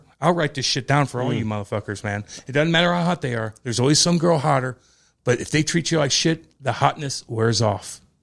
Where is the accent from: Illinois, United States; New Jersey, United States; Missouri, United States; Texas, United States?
Missouri, United States; Eureka; Look, I finally got attention. I'm from Eureka, Missouri.